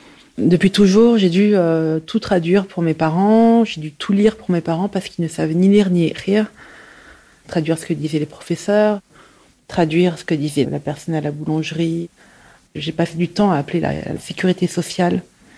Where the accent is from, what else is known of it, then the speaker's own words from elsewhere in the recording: Paris, Île-de-France, France; j'ai 42 ans. Je suis née et j'ai grandi à Paris et je suis journaliste. Je viens de ce qu'on appelle un village vertical, une cité.